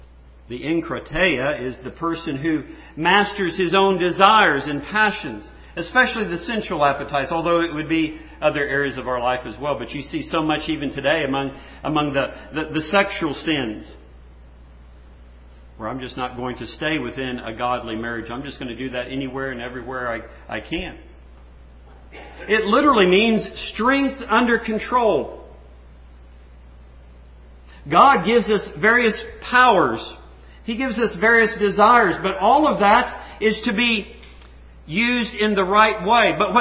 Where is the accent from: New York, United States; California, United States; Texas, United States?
Texas, United States; when I was in junior high school, we moved out about 40 miles west of San Antonio, Texas. I was born in San Antonio, and then later in life, we came back to that area.